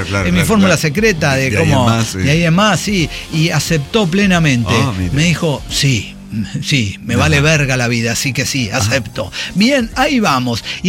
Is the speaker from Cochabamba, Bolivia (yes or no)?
no; Tarija, Bolivia; born there; yo lo conozco como la palma de mi mano, yo nací en Tarija.